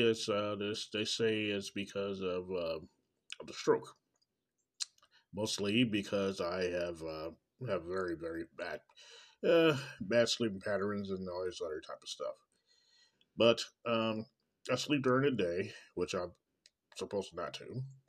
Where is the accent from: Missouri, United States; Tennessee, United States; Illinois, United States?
Missouri, United States; Kansas City; Coming directly from Kansas City, Missouri, my hometown.